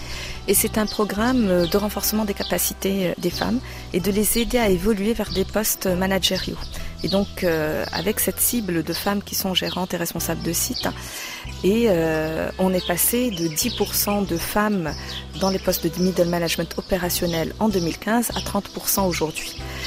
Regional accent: Casablanca, Casablanca-Settat, Morocco; also born or lived in Tours; Je suis née et j'ai grandi à Casablanca. J'ai passé mon baccalauréat au Maroc et j'ai été faire des études à Tours.

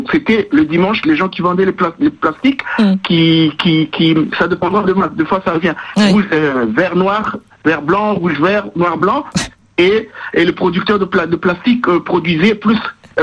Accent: DR Congo; Je suis du Congo.

